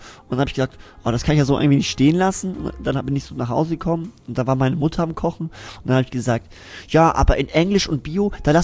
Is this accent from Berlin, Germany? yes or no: no; Zeven, Lower Saxony, Germany; Ich komme aus Zeven, ja.